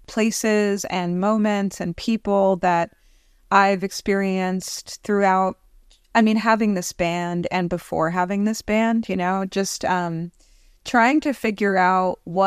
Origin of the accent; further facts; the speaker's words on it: New York, United States; Well, growing up in New York and also just, I would say, in a community of radical-minded people, of artists, of outsiders